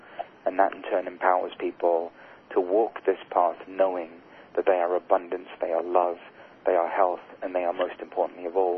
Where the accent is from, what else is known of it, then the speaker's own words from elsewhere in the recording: India; I had, being Indian, met with lots of gurus and teachers